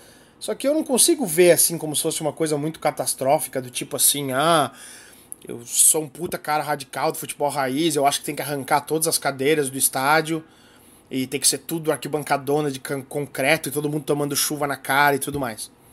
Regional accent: Indaial, Santa Catarina, Brazil; Eu lembro que quando eu era criança em Indaial

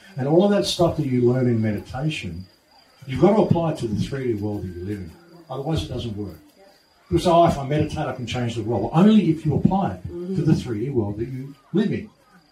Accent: Australia; Sorry for swearing, but I'm an Australian. It's just what we do.

